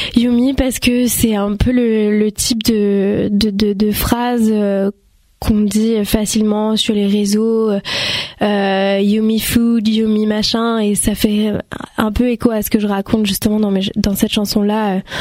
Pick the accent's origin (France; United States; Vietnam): Vietnam; Mon enfance au Vietnam, on va le retrouver peut-être dans mes futurs sons.